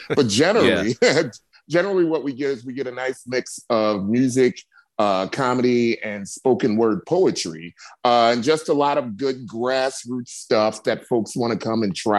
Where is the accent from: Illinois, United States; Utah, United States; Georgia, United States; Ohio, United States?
Ohio, United States; Cleveland; now in Los Angeles, United States; No, I'm not. I'm from Cleveland, Ohio.